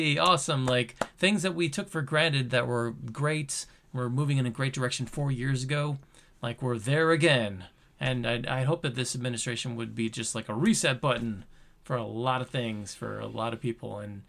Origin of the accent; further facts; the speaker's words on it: New York City, New York, United States; because we're from New York City, we never see anything like that.